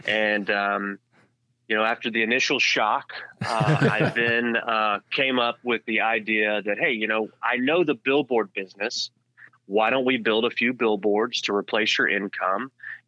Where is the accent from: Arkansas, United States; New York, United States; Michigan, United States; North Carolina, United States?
Arkansas, United States; I grew up in Northwest Arkansas in a family that was a billboard family.